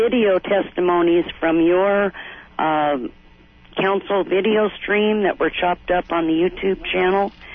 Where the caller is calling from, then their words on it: Hawaii, United States; Hi, I'm calling from Hawaii Island.